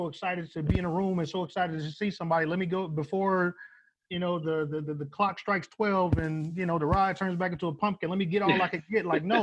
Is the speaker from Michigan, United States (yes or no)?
yes; Flint, Michigan, United States; And you got to think, yo, I'm from Flint, Michigan.